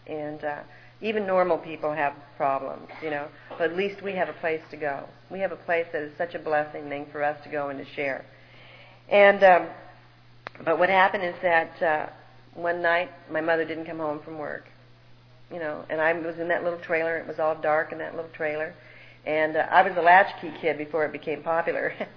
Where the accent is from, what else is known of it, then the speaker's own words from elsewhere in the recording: Oak Park, Illinois, United States; born there; I was born in Chicago, and I was born, you know, in Oak Park, and my father was stationed at O'Hara when it was an Air Force base.